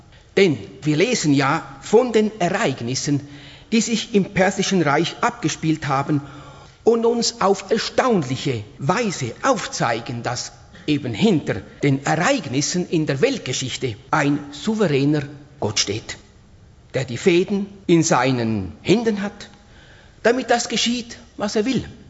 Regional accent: Uruguay; German is a second language; von diesem Grün, das man eigentlich bei uns in Uruguay nicht so sieht

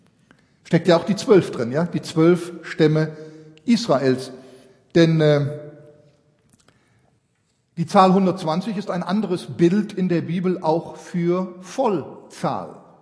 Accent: Switzerland; da sind doch hier wir Schweizer. Ich bin ja auch ein Schweizer.

